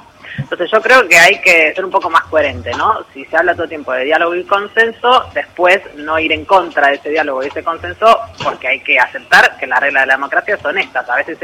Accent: Buenos Aires, Argentina; yo, como porteña

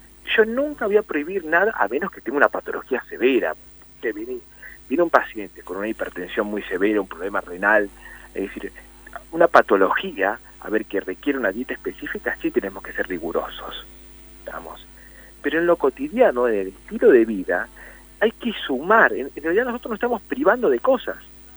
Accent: Argentina

